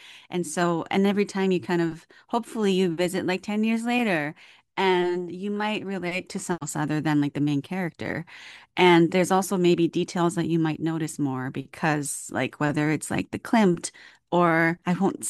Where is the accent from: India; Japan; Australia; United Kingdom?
Japan; also born or lived in Washington, D.C., United States / Brussels, Belgium; And I was born in Japan, but from 2 to 5, I lived in Washington, D.C. And then I went back to Japan and lived in this slightly more rural area. And then from 8 to 11, I lived in Belgium and went to British school in Brussels.